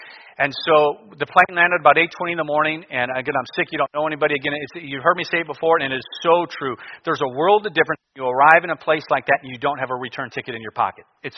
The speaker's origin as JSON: {"language": "English", "town": "Cleveland", "region": "Ohio", "country": "United States", "tie": "born or raised there", "said": "Again, I grew up in Cleveland. I'm not ready for this."}